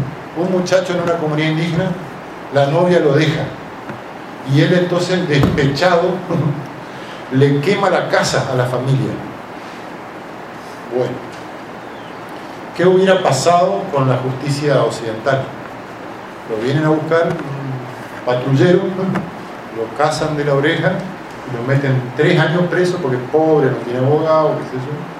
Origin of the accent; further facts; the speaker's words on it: Santa Fe, Argentina; yo soy nacido en zona guaranítica, digamos, soy de Chaco santafesino, o sea que no me es ajeno al Paraguay desde que nací, ¿eh? pero tampoco soy paraguayo